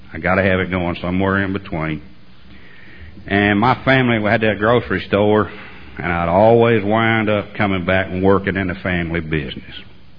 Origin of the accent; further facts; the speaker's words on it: Lexington, Alabama, United States; I grew up in Lexington, Alabama.